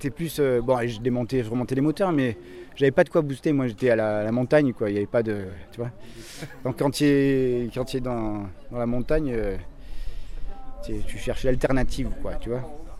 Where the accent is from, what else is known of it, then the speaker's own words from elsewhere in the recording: Provence-Alpes-Côte d'Azur, France; moi j'ai grandi ici, donc dans le Buëch